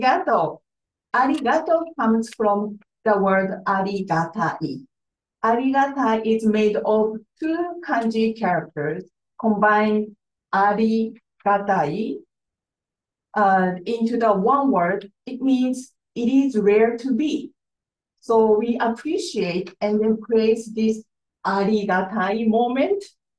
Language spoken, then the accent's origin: English; Fukuoka, Japan; So if you have been to Japan, so Fukuoka is the south west kind of end, so the closest town to Korea.